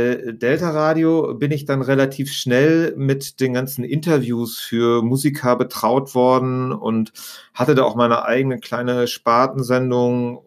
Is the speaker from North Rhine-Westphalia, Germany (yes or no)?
yes; Vreden, North Rhine-Westphalia, Germany; also aus meinem Heimatort, Leute, mit denen ich Abi gemacht habe, mit denen, wir sind zusammen nach Münster gezogen und wir waren dann so die Vredener Bande